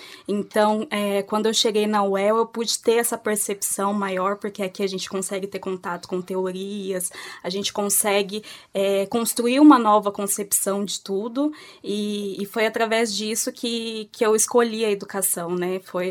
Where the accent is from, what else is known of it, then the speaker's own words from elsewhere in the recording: Londrina, Paraná, Brazil; sou de Londrina, isso mesmo, sou aqui de Londrina, nasci aqui, vivi a vida toda aqui e sempre foi um sonho vir para a UEL, né, eu sempre morei aqui perto